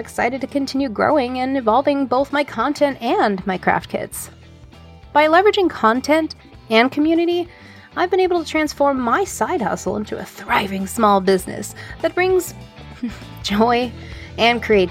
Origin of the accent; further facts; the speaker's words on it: Houston, Texas, United States; from Houston, Texas.